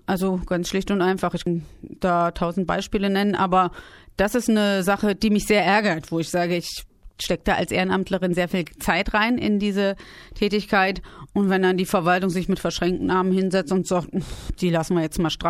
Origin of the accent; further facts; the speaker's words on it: Brandenburg, Germany; Nein, ich bin in Königs Wusterhausen geboren, weil da das Kreiskrankenhaus stand. Das ist ja dann so, das ist mein Geburtsort. Aber aufgewachsen bin ich in einem ganz kleinen Dorf in der Nähe von Brandenburg, von Königs Wusterhausen.